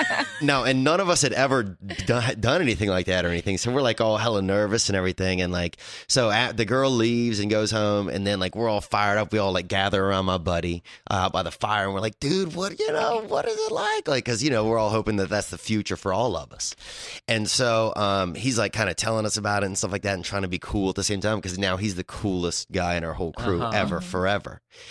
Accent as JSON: {"language": "English", "region": "Louisiana", "country": "United States", "tie": "born or raised there", "said": "So my story, like I grew up in Louisiana, so it was a little bit kind of, you know, like sometimes you would get involved in some kind of strange stuff"}